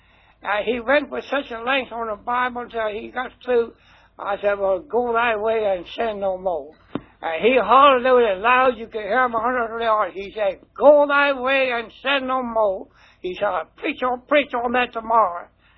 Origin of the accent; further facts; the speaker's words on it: King George, Virginia, United States; I was born and raised in King George, lived in King George all my life. I was born in 1885. And I had one brother and four sisters.